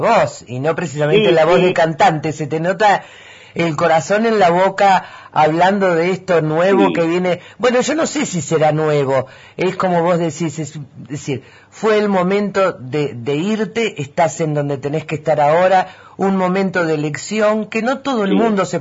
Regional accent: Rosario, Santa Fe, Argentina; now in Mendoza, Argentina; que no soy de aquí ni soy de allá, soy rosarina, pero hace muchos años que elegí mi lugar en el mundo

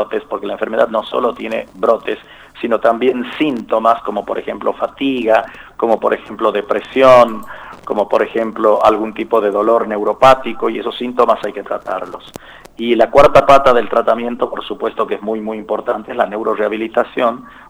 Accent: Argentina; Nosotros somos un país, Argentina, de mediana frecuencia

